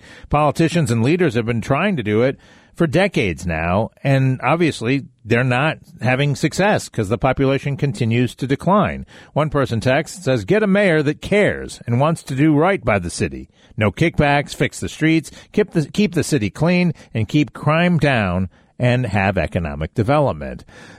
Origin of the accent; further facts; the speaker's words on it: Chicago, Illinois, United States; also born or lived in Texas / Missouri; now in New Orleans, United States; I grew up in Chicago.